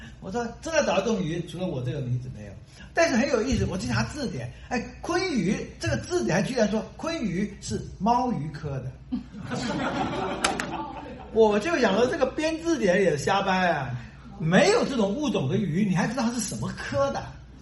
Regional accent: Taiwan; born there; 我是台湾出生的，所以有个 … 字，这个意思是纪念我在台湾出生的。然后才知道哦，

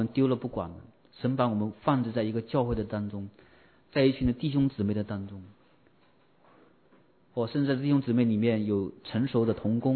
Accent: Hunan, China; Chinese is a second language; 我是湖南人，讲话又快，吞字啊，吞音

